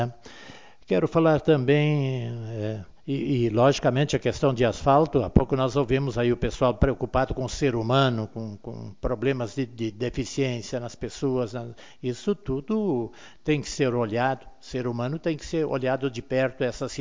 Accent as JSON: {"language": "Portuguese", "town": "Arroio do Meio", "region": "Rio Grande do Sul", "country": "Brazil", "said": "Nós vamos dizer realmente, eu sou de Arroio do Meio, mas fica perto. Não, eu sou de Arroio do Meio."}